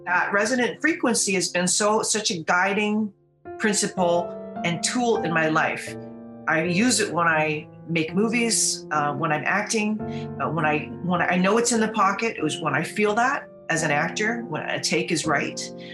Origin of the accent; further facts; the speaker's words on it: Vancouver, British Columbia, Canada; But I grew up in Vancouver. You know, art was what I turned to as a young person.